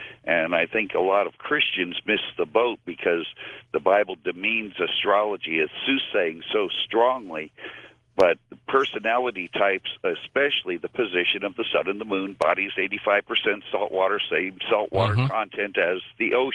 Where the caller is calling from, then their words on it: Santa Maria, California, United States; KSMA 1240 Santa Maria.